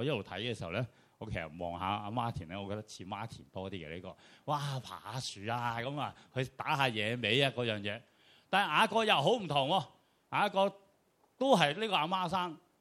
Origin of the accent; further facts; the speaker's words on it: Hong Kong; 我都係香港人啦，我哋喺香港土生土長， 我都幾十年了